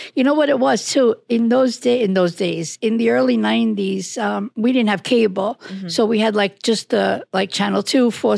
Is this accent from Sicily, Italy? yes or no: yes; Sicily, Italy; moved away; We came from Sicily, you know, and we struggled, you know, and I think that's where the whole conservative, like, and my father struggling, you know, with six kids and nobody spoke English